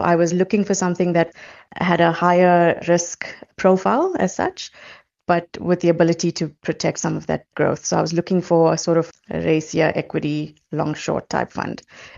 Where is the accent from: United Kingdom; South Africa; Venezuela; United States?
South Africa; Durban, KwaZulu-Natal; So I grew up in Durban. I was actually born and brought up in Durban, and I schooled there.